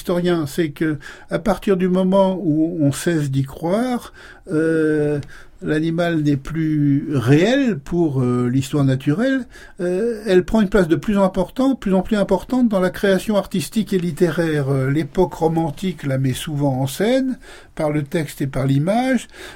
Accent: Alençon, Normandy, France; J'en ai encore connu une, moi, dans la ville de mon enfance, à Alençon, en Normandie

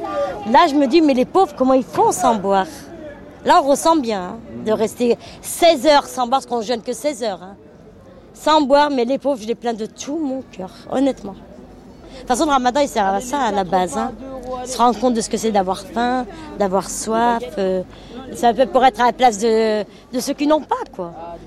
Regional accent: France; born there; je suis née en France et tout, on est vachement francisé

